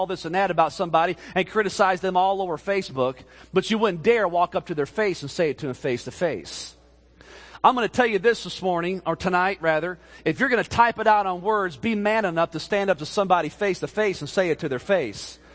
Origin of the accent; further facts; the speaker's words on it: Chicago, Illinois, United States; Growing up in Chicago, I read about the Chicago fire